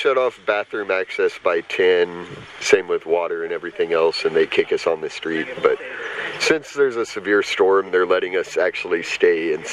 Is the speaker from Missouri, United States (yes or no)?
no; Texas, United States; No, I'm from Texas.